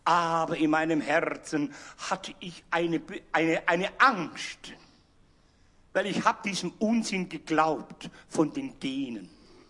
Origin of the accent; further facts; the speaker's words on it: Baden-Württemberg, Germany; Ihr hört, ich bin Schwabe, gell?